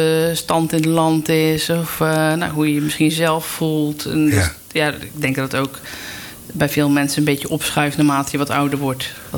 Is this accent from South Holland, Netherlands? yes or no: yes; Rotterdam, South Holland, Netherlands; En het leuke is, als Rotterdammer zou het misschien wel aan.